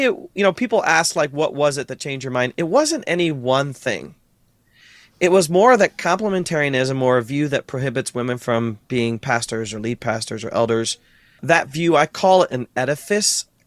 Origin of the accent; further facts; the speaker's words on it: Ohio, United States; I grew up in Ohio, you know, the heartland. And the church that I was a part of as a young person was a conservative Brethren church.